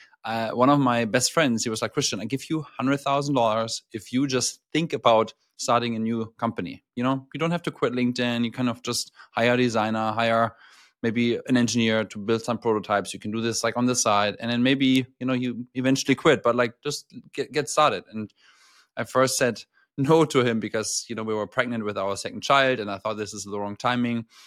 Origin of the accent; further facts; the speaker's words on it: Hamburg, Germany; So yeah, I'm from Hamburg originally, studied in Cologne, went back to Hamburg afterwards